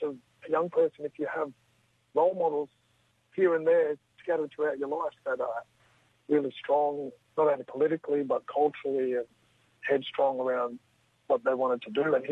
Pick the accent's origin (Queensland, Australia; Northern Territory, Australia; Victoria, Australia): Queensland, Australia; Brisbane; I grew up in Brisbane and my grandmother was moved down to Cherbourg at about 8 years old and she's Batchelor, South Sea and Batchelor.